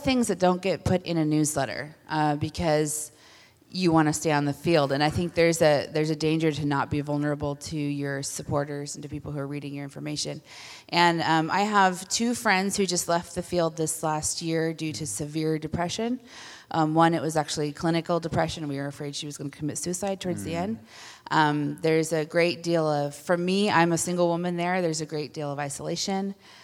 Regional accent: United States; I was raised here in America. I was raised with the wrong guns.

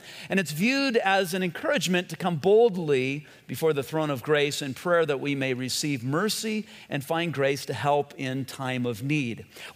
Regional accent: Whittier, California, United States; We grew up in Whittier, and there was Monta Vista High School. It's now a Sheriff's Academy.

